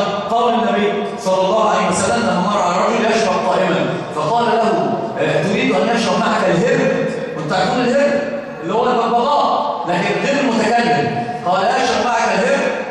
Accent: Egypt; الوضع عندنا في مصر اي واحد كان بيفتح الدرج

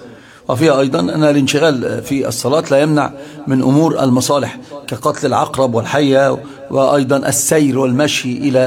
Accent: Egypt; لكن هناك عندنا في مصر الشائع والذائع الشرك في هذا الباب

